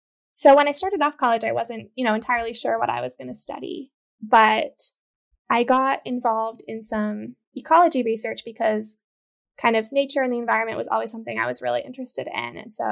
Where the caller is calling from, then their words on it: Honolulu, Hawaii, United States; Yes, I am calling in from Honolulu, where I'm a PhD student at the University of Hawaii Manoa.